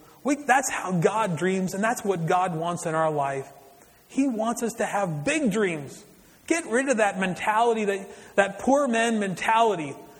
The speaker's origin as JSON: {"language": "English", "region": "the Prairies", "country": "Canada", "tie": "born or raised there", "said": "living in Canada, on the prairies, out in the country, never having left the province that I grew up in Canada"}